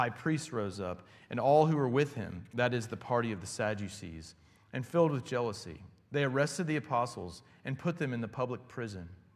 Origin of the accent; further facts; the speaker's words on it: Alabama, United States; I'm from Alabama, my wife's from Georgia, so we just had 3 weeks where we were road tripping. So we drove back from Alabama yesterday, and it's good to be back.